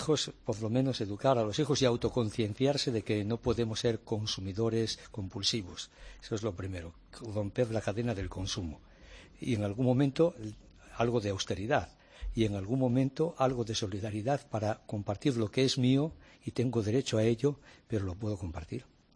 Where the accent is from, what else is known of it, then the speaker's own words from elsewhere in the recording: Asturias, Spain; now in Mozambique; Soy asturiano.